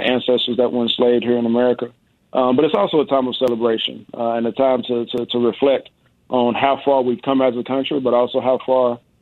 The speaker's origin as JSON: {"language": "English", "town": "Comanche Crossing", "region": "Texas", "country": "United States", "tie": "born or raised there", "said": "especially kind of near my hometown, Comanche Crossing, which used to be a very, very huge meeting point for a lot of people in Texas."}